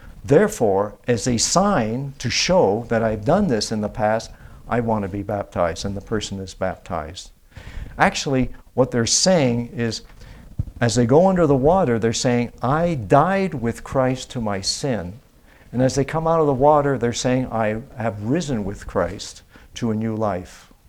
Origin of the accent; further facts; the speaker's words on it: Canada; My parents belonged to the Church of England. I was raised in Canada, the Anglican Church.